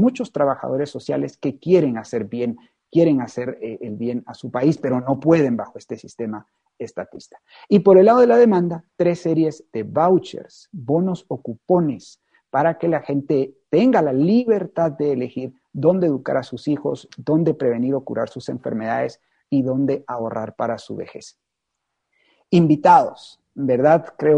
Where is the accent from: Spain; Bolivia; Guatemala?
Guatemala; Ya somos muchos guatemaltecos que estamos trabajando en este gran proyecto histórico, histórico para Guatemala